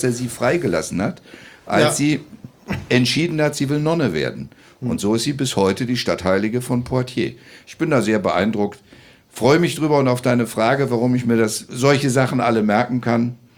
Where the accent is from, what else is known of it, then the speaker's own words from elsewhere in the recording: Thuringia, Germany; als Thüringer